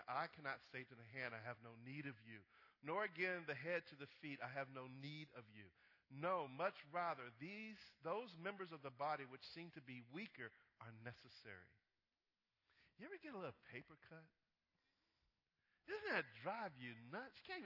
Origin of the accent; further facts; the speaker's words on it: United States; I was born right here in America. Yes, sir, buddy. I'm an American.